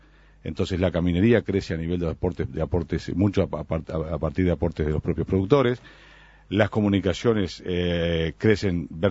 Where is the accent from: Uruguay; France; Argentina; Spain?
Uruguay; que nosotros como uruguayos no podemos comprar